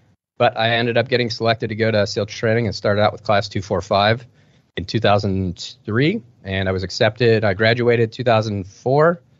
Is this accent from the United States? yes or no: yes; Detroit, Michigan, United States; The long story is I grew up in Detroit, Michigan, and I was playing pretty competitive hockey.